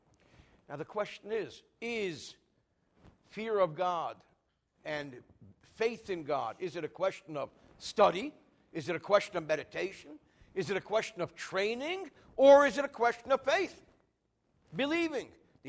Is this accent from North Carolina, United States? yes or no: no; New Jersey, United States; I'm from New Jersey.